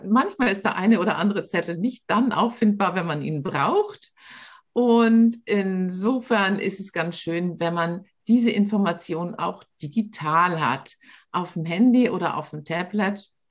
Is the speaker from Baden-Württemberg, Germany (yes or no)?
no; Hamburg, Germany; now in Munich, Germany; Ich lebe hier im Münchner Raum, am Speckgürtel von München, bin aber eine Hamburgerin. Ich sage immer, Hamburg ist meine Heimat, München ist mein Zuhause.